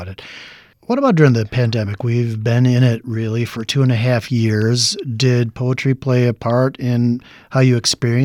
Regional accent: Wisconsin, United States; You know, I'm from a place not far from where you grew up. I'm from Wisconsin.

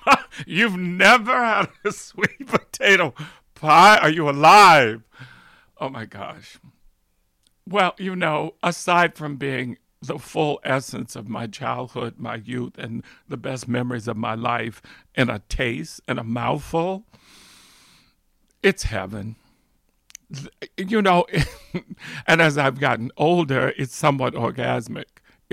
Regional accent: the South, United States; now in New York, United States; Let me just say that there's nothing I'm more prouder of than being a Southerner. I mean, I relish it. I engage it. I live in that space. I am cradled by the warmth, generosity, graciousness of the South.

